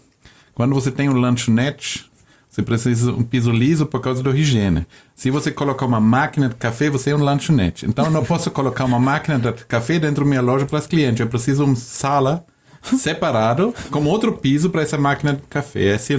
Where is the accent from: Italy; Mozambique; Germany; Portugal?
Germany; Portuguese is a second language; Sou alemão, morei na Alemanha.